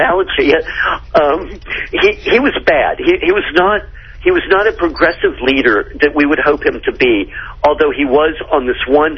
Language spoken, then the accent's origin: English; Texas, United States; I doubt it will be Texas, my home state.